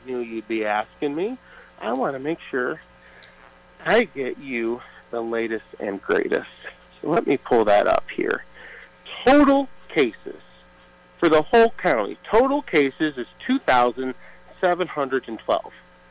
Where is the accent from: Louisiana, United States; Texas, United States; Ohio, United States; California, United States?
Ohio, United States; Sandusky; Yeah, I'm from Northern Ohio. I'm from around Sandusky.